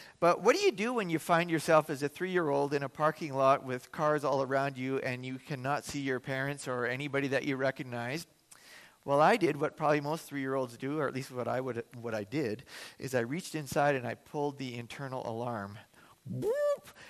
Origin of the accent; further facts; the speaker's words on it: Vancouver, British Columbia, Canada; I grew up in Vancouver